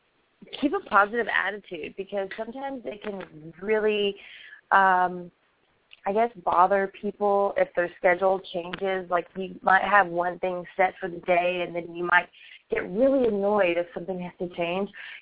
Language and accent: English; Paris, Texas, United States; Yes. I'm from Paris, Texas.